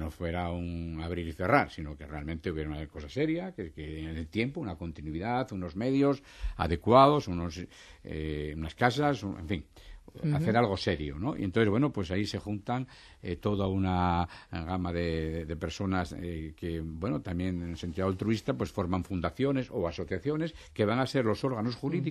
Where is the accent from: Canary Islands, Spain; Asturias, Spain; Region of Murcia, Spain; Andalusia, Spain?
Asturias, Spain; yo estaba en Madrid, pero soy de Asturias.